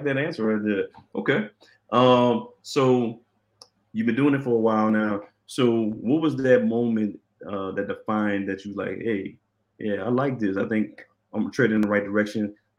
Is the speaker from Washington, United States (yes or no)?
no; New Orleans, Louisiana, United States; Being born and raised in New Orleans, I love the Saints.